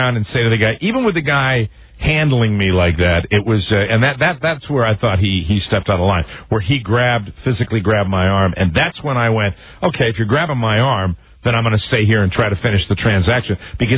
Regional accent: Boston, Massachusetts, United States; Well, I'm from Boston. How could it be? I'm from that horrible city with the terrible history.

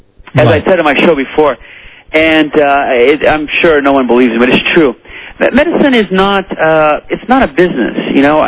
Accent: Brazil; I am from Brazil. My father's actually American, and I have a Brazilian mother. And I was born in Brazil.

